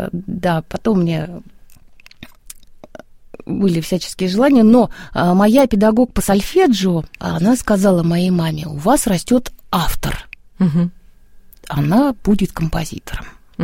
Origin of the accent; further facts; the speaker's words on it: Saint Petersburg, Russia; То есть я, мое детство прошло в Питерской консерватории.